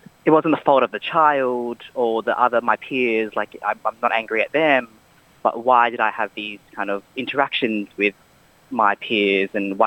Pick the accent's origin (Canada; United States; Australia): Australia; Brisbane, Queensland; now in Sydney, Australia; I am an Australian Filipino, born and raised in Brisbane, but currently living on Gadigal land in Sydney.